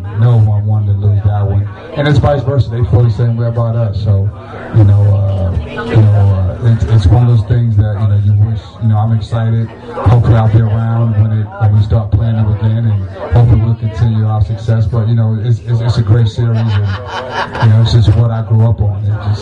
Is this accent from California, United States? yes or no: no; New York City, New York, United States; I'm from New York City, so that is, you know, home for me as well.